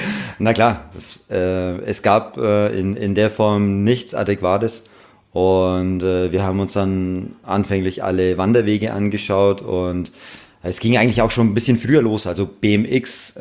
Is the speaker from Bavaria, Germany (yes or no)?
yes; Treuchtlingen, Bavaria, Germany; Ich bin hier in der Region Treuchtlingen auch geboren